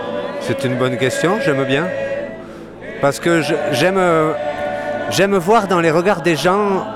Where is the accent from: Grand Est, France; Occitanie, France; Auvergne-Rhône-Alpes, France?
Occitanie, France; Bagnères-de-Bigorre; Je viens de Bagnères. Okay. Bagnères de Bigorre.